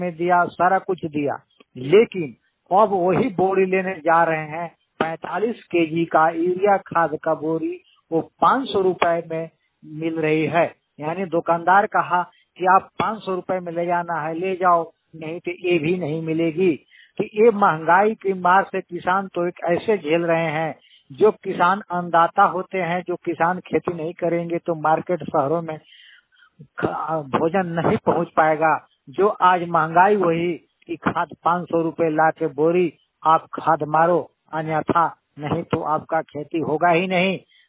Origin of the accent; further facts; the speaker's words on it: Jharkhand, India; मैं झारखंड पलामू डिस्ट्रिक्ट से हूँ।